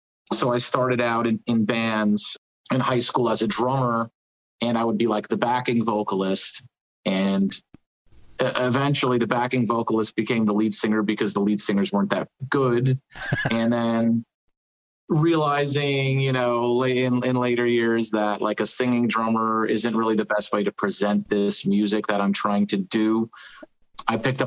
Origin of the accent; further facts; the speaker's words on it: New Jersey, United States; I'm from New Jersey originally.